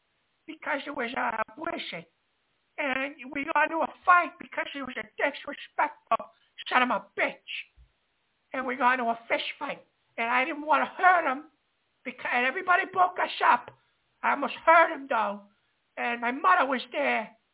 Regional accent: Bronx, New York, United States; from the Bronx.

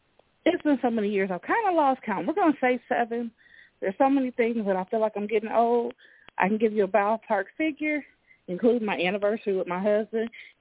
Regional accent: Rock Island, Illinois, United States; born there; now in Davenport, United States; I was born in Rock Island, Illinois. I currently live in Davenport, Iowa, right across the river.

